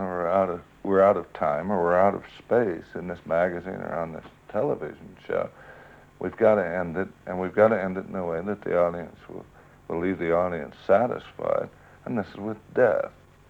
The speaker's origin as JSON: {"language": "English", "town": "Indianapolis", "region": "Indiana", "country": "United States", "tie": "born or raised there", "said": "I grew up in Indianapolis, yes, and I would like to see it burned down"}